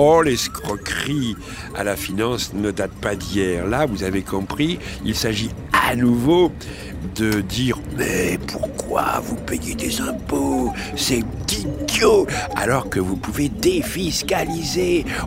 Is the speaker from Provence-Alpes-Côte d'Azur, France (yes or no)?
yes; Le Thor, Provence-Alpes-Côte d'Azur, France; born there